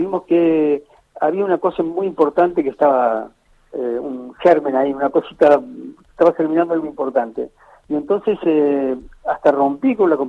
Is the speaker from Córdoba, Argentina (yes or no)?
yes; Cruz del Eje, Córdoba, Argentina; Yo vivía en Cruz del Eje. Yo soy de Cruz del Eje.